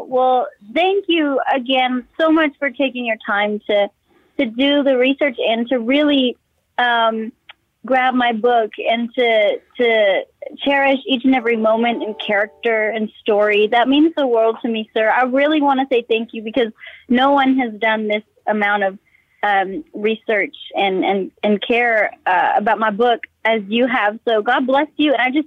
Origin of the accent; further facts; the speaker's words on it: Texas, United States; he gave me that chance to perform around my hometown and, you know, all over Texas.